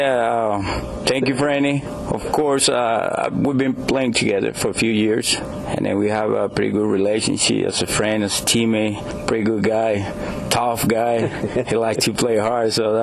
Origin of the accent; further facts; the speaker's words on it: Venezuela; English is a second language; Of course, we have tough country. I'm from Venezuela.